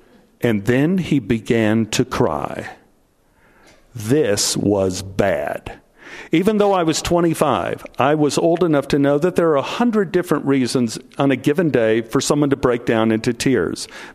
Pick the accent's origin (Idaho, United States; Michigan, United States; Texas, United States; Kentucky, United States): Texas, United States; I mean, I grew up in Texas where a man's shopping cart is sacrosanct.